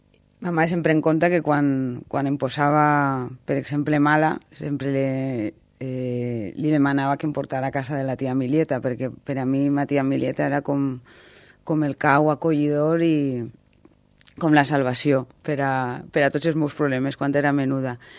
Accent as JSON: {"language": "Catalan", "town": "Silla", "region": "Valencian Community", "country": "Spain", "tie": "born or raised there", "lives_now": "Valencia, Spain", "said": "poble a Silla, que és el... No és el poble on vaig néixer, perquè jo vaig néixer a València, però sí és el poble on m'he criat i on vaig viure fins fa uns anys. Ara visc a València"}